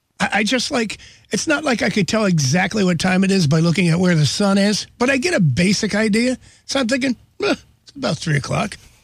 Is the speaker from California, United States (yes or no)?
no; Pennsylvania, United States; now in Point Township, United States; I was born and raised in northeastern PA, but I've settled in here pretty much, so I'm like … from Point Township.